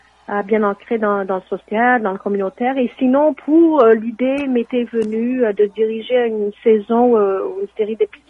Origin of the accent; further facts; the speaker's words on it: Montreal, Quebec, Canada; now in Toronto, Canada; je suis originaire de Montréal et je vis à Toronto depuis 10 ans